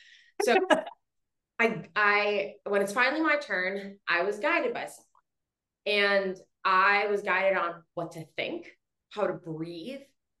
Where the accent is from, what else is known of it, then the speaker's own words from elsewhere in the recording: Boston, Massachusetts, United States; moved away as an adult; now in Mexico; I'm from Boston. I so very intentionally moved from Boston to 100 degree heat in Mexico